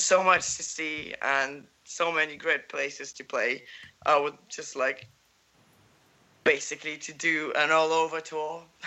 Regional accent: Germany; now in United Kingdom; I myself, I'm from Germany. I've only been living in the UK for 2 years

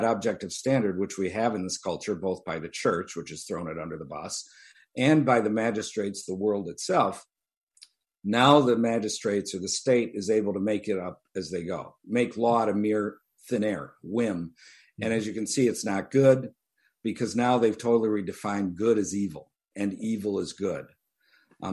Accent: Detroit, Michigan, United States; I grew up in Detroit.

